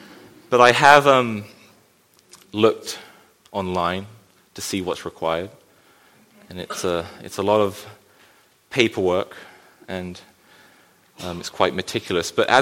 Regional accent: England, United Kingdom; moved away as an adult; now in Canada; As you can tell, I'm not Canadian, but hey, well, but we moved from England 12 years ago, and this means I can permanently live in this wonderful place called Canada

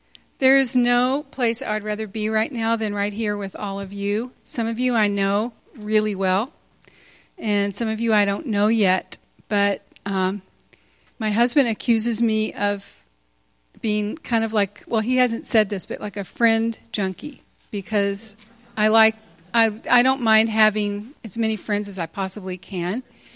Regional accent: Kentucky, United States; moved away as an adult; now in California, United States; I was kind of a spoiled brat growing up in Kentucky, of all places. And after we got married, had one baby, we moved to California, and I've been living in California for, I think, 37 years.

